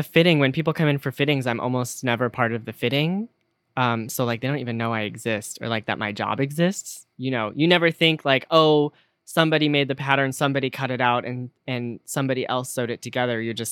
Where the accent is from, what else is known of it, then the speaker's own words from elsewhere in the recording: Detroit, Michigan, United States; So my family, because I'm from the Detroit area, all of my family has filtered through the auto industry.